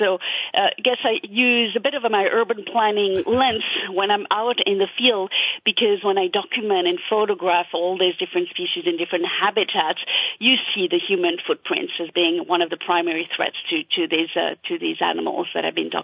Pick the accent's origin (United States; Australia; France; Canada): France; I grew up in France. And when I was about 9 years old, I was watching television with my parents